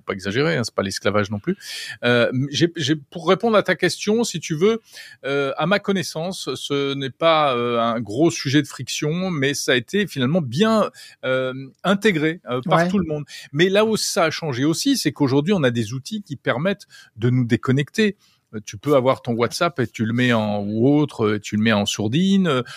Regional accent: France; ce qu'on appelle chez nous en France

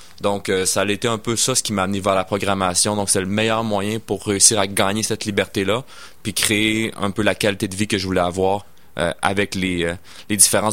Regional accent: Sainte-Foy, Quebec, Canada; Je suis né à Sainte-Foy, puis born and raised pour la suite. En fait, j'ai été élevé sur la rive sud.

